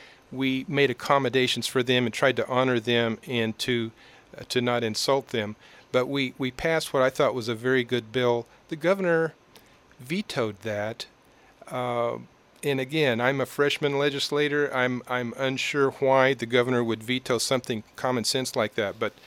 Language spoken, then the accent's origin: English; United States; I need to do what I can to help my hometown and my home area here in Montgomery County.